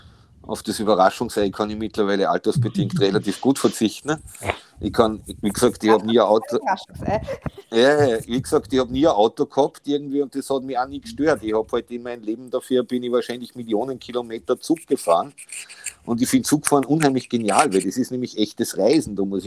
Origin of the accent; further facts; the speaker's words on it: Salzburg, Austria; ich bin in Salzburg aufgewachsen, da gibt es prinzipiell ein bisschen mehr Schnee, aber jetzt gibt es auch fast keinen mehr.